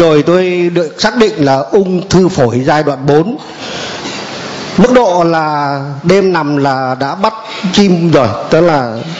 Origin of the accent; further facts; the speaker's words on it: Thanh Hoa, Vietnam; năm nay 74 tuổi, tôi ở người Thanh Hóa, người bên Lương.